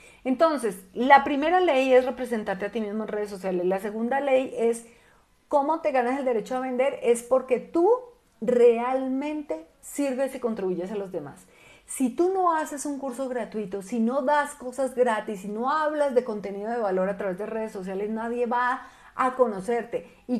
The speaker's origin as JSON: {"language": "Spanish", "country": "Colombia", "said": "yo tengo doble nacionalidad. Yo soy colombiana de pura cepa, vivo en Bogotá, Colombia, pero me fui a estudiar una maestría en el Instituto Tecnológico de Monterrey del Estado de México"}